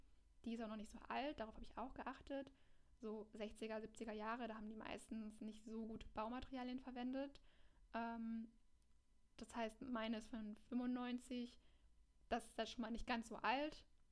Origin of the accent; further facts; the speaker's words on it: Düsseldorf, North Rhine-Westphalia, Germany; Ich komme aus Düsseldorf